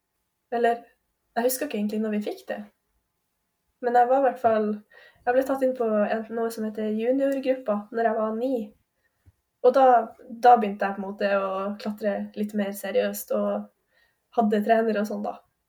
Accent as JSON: {"language": "Norwegian", "town": "Bodø", "region": "Nordland", "country": "Norway", "tie": "born or raised there", "said": "Jeg vokste opp i Bodø, og vi hadde ikke tauhall der før jeg var 17."}